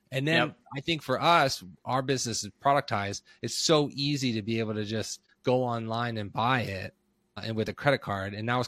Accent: Philadelphia, Pennsylvania, United States; I grew up in Philadelphia. So therefore, it's a relatively big city.

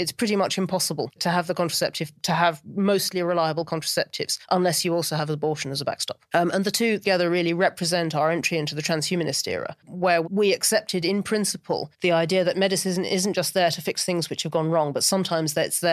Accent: United Kingdom; as a Brit

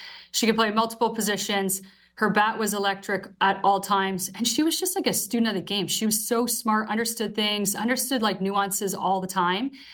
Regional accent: Ontario, Canada; she's from BC, I'm from Ontario.

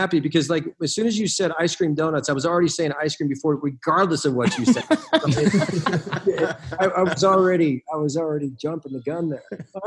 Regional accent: United States; As an American, the first American ever to break in, there was a lot of pressure, a lot of whatever.

